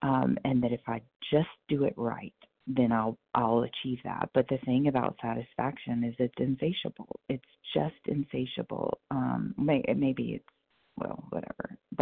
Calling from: Kentucky, United States; I am calling in from Kentucky.

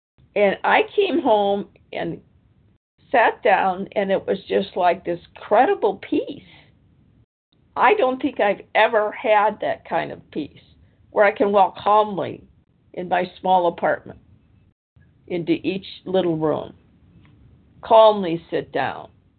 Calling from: Washington, United States; I'm calling from Washington State on the Pacific time zone.

